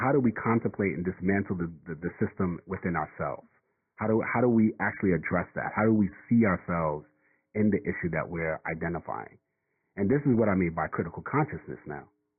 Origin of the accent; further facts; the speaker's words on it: New York City, New York, United States; Coup d'état was founded by me and … we're two kids from New York City